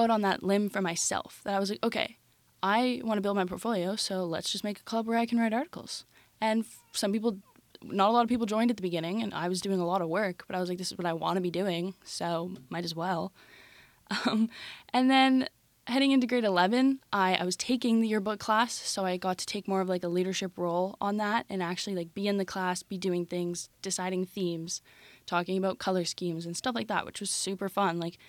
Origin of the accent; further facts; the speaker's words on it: Ottawa, Ontario, Canada; My second option was Carleton University because I'm from Ottawa and they have a really good journalism program.